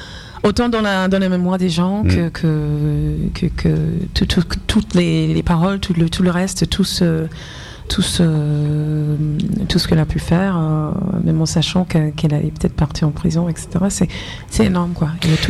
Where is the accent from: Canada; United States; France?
United States; le fait que je suis américaine